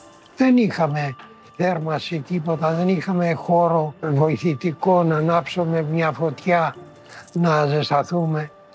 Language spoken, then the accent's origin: Greek; Antikythera, Attica, Greece; η καταγωγή μου είναι από τα Αντικήθυρα. Το νησάκι που κοντεύει να ρημώσει τώρα.